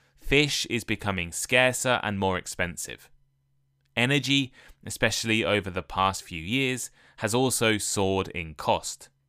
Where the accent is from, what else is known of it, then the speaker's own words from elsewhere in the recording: England, United Kingdom; In my hometown, a small English market town of about 10,000 people, there are two pizza restaurants, a nice Italian place, four pubs that sell food, three Indian restaurants, three Chinese takeaway restaurants